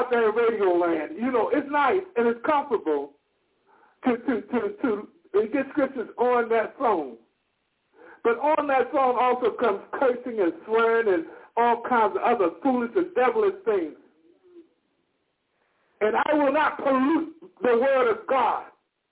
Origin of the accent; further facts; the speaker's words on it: Missouri, United States; I'm from Missouri. You got to show me.